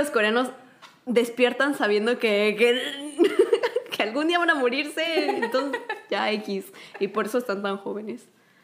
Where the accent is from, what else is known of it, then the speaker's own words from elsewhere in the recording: Mexico; moved away as an adult; now in South Korea; Crecimos en México siendo mexicanas, coreanas